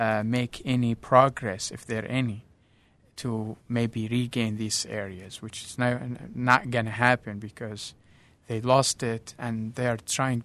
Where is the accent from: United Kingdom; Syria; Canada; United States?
Syria; Abu Kamal, Deir ez-Zor Governorate; The eastern part of Syria.